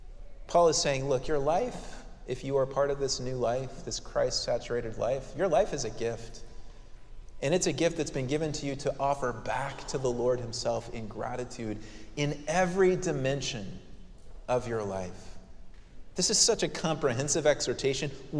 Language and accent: English; Colorado Springs, Colorado, United States; This is in my hometown of Colorado Springs.